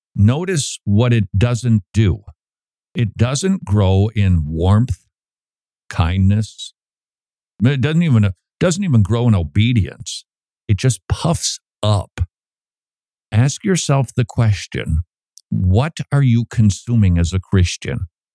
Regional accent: Minnesota, United States; including this story from Minnesota, my home state, which I would not have heard about if you did not send it in.

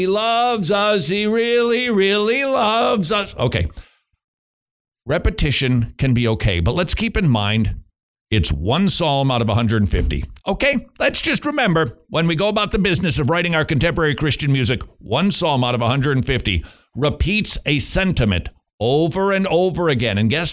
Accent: Bloomington, Minnesota, United States; because we grew up in the Midwest, and we didn't talk like that. It was Bloomington, Minnesota.

